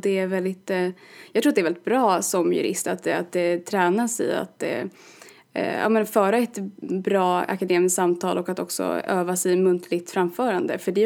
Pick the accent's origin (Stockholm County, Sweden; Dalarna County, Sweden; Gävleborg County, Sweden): Dalarna County, Sweden; Falun; jag kommer ursprungligen från Falun. Tyvärr så hör ingen det på min dialekt, vilket jag alltid är så besviken över.